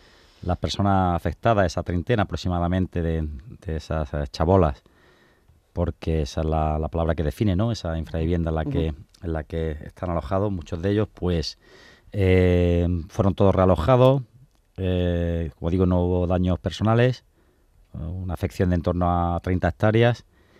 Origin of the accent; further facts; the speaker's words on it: Granada, Andalusia, Spain; Hoy en Granada, en mi tierra, con lo cual doblemente bien.